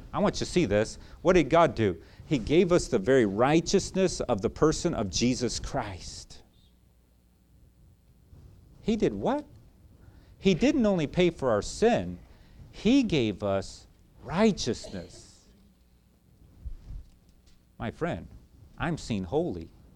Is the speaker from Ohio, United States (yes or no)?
no; Chicago, Illinois, United States; now in South Carolina, United States; I come from Chicago. Some of you know that I don't have the South Carolina accent. And so I've been outed that way. I'm a Chicago boy by nature. That's where I grew up in.